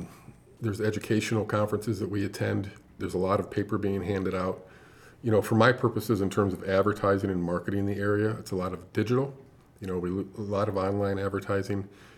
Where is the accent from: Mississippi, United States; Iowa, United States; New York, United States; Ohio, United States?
Ohio, United States; Berlin Heights; also born or lived in New Jersey; Yeah, I grew up in Berlin Heights.